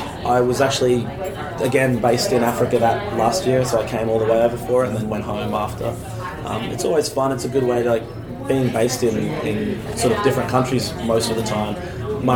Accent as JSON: {"language": "English", "region": "New South Wales", "country": "Australia", "tie": "born or raised there", "said": "I grew up in a village of 50 in northern New South Wales, up in the mountains. So it's green. We get snow in the winter. My family is 15 of them, so it wasn't a really exciting place to grow up, but it's beautiful. I go back once a year when I can."}